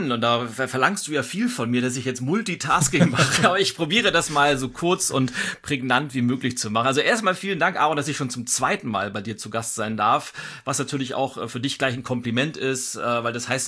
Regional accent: Schleswig-Holstein, Germany; now in Berlin, Germany; ich bin 43 Jahre alt. Ich bin gebürtig nordisch bei Nature, bin in Lübeck geboren, lebe aber seit über 20 Jahren in Berlin. Also Berlin ist mein Zuhause und Schleswig-Holstein ist so meine Heimat.

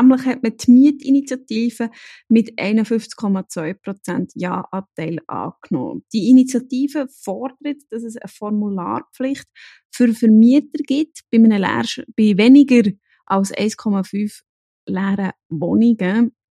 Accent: Wilderswil, Bern, Switzerland; In der Gemeinde Wilterswil im Berner Oberland, wir sind sehr eine Tourismusregion

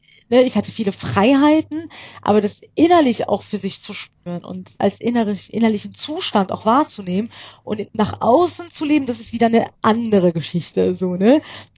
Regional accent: Iran; now in Germany; ich bin sehr behütet aufgewachsen im Iran, überbehütet, würde ich sagen, und wir hatten wirklich alles und das drumherum war gesetzt. Mein Opa hat im Iran gelebt, unser schönes Haus und Zuhause, und wir haben quasi das alles aufgegeben und kamen dann nach Deutschland für die Freiheit.

